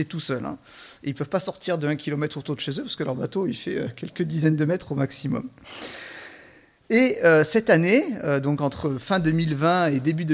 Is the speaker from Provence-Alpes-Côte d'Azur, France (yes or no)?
yes; Marseille, Provence-Alpes-Côte d'Azur, France; born there; moi, je suis né à Marseille, mais je ne suis pas forcément un fan de la mer. C'est vrai, je l'avoue. C'est peut-être mes origines suisses qui me poussent plutôt vers la montagne. Mais bon, en habitant quand même au bord de la mer jusqu'à pendant 30 ans